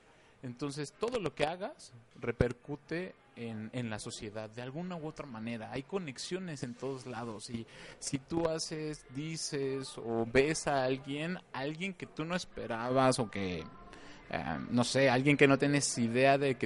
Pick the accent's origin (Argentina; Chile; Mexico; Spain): Mexico; Mexico City; born there; Contrerense de corazón.